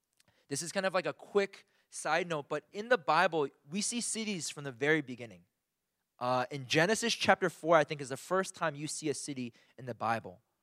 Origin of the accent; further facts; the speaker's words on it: Philadelphia, Pennsylvania, United States; I'm not a huge basketball fan, but I'm from Philadelphia.